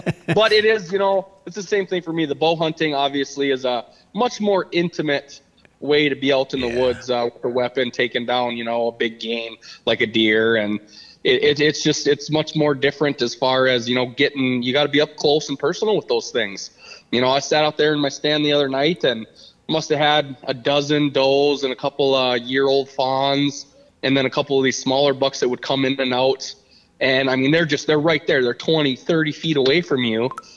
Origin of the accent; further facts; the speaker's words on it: Minnesota, United States; now in Devils Lake, United States; I'm from Minnesota. You know, I've been out here in Devil's Lake, North Dakota now for over 10 years. But I come from Minnesota, you know, back up on the Canadian Minnesota border way up north